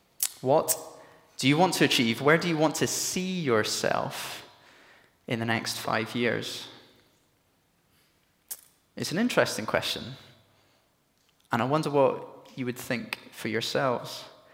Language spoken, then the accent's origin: English; Edinburgh, Scotland, United Kingdom; I'm not from these parts. I'm from Edinburgh.